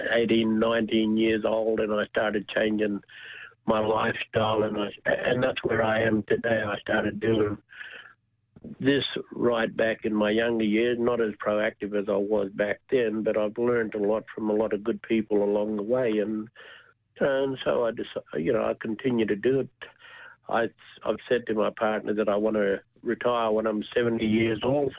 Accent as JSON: {"language": "English", "town": "Adelaide", "region": "South Australia", "country": "Australia", "tie": "born or raised there", "said": "I grew up in South Australia on Point Pierce Mission and in Adelaide, and a lot of time growing up in boys' homes."}